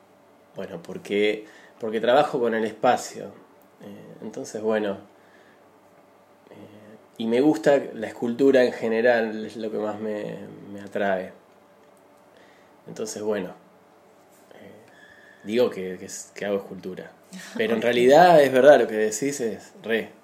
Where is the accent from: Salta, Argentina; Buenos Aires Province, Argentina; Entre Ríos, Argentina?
Buenos Aires Province, Argentina; Mar del Plata; moved away as an adult; now in Buenos Aires, Argentina; Sí, viví toda mi vida en Mar del Plata hasta los... mis 42, no sé. Hace 5 años que vivo en Buenos Aires.